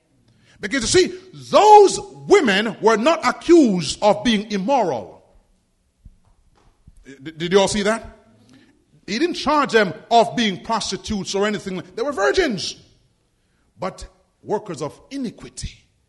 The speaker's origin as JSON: {"language": "English", "country": "Jamaica", "tie": "born or raised there", "said": "When I was a kid growing up in Jamaica, we didn't have 24-hour stores."}